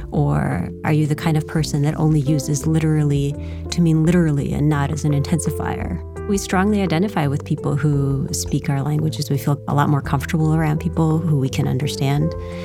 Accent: Russia; first language Russian; English is a second language; speaking Russian as my native language, English as my second language. And the way that I speak English to most people just sounds like a normal American accent. And if people meet me and they don't know that I grew up in Russia

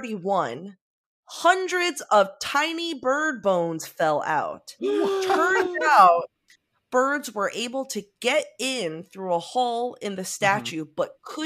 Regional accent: Sterling, Virginia, United States; moved away as an adult; now in Madrid, Spain; currently live in Madrid, Spain, where I teach middle school language arts in an American school, but I'm originally from Sterling, Virginia.

